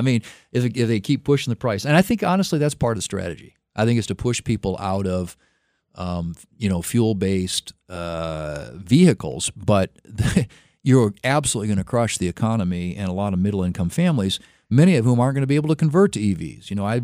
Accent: South Dakota, United States; And I know, talking to communities in my home state, are concerned that if everybody converts to electric vehicles, they won't have enough juice to keep their houses warm in the winter months, which is a pretty big deal in South Dakota.

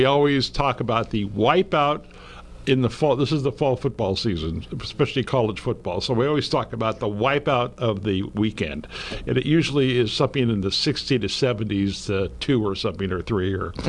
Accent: Guerneville, California, United States; I grew up in Guerneville, so I'm used to floods

